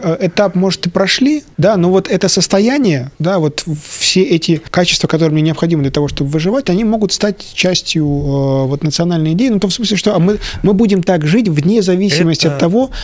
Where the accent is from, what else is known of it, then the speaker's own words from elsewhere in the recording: Ukraine; Знаете, в Украине есть такой, ну, просто детство провел в Украине